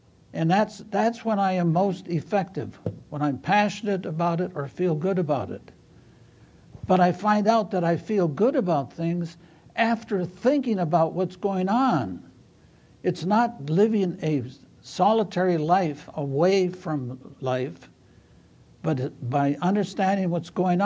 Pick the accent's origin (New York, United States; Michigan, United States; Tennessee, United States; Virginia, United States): Michigan, United States; I came from Upper Michigan, 500 miles north of Detroit, closer to Canada than to the United States, in a little village where the biggest city was more than 100 miles away.